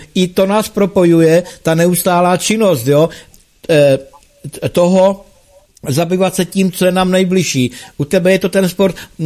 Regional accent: Mostkovice, Olomouc Region, Czechia; já jsem rodák z Mostkovic, jo? Je to ta Drahanská vrchovina tam, takže Plunovská přehrada.

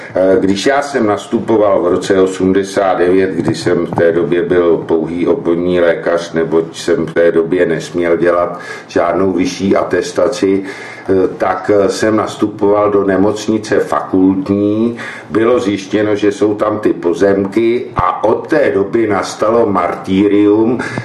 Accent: Prague, Czechia; Já jsem z Prahy 9, žiju na ní, vyrost jsem na ní, nyní na ní, pro ní pracuju

